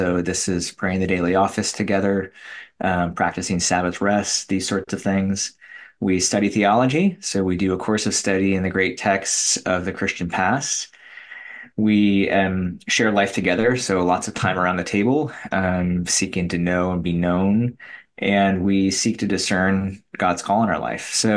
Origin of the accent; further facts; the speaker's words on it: Rochester, New York, United States; born there; But no, I was born in Rochester and my family's all from Western New York originally. Didn't really grow up there much, but still holding on to that, still rooting on our Bills.